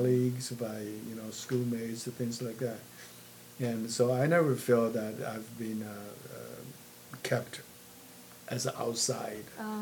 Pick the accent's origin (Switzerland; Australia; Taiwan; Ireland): Taiwan; moved away as an adult; also born or lived in China; now in United States; I was born in China, and then after the war, moved to Taiwan with my family. And then after college, I came to the United States. Mm. And that was 1973.